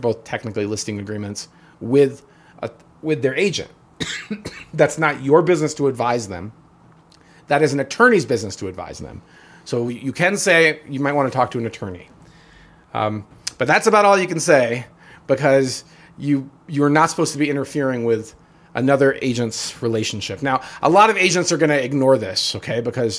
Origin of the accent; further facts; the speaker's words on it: New York, United States; I'm from New York, you're going to get some profanity, but I'm from upstate New York, so we're going to deliver it nicely.